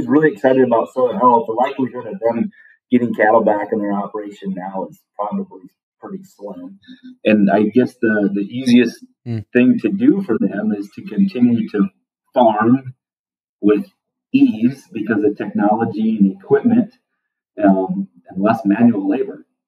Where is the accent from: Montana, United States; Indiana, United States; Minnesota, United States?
Minnesota, United States; So like I said, I grew up in Northwest Minnesota, Northwest of Pipestone, and live there currently now.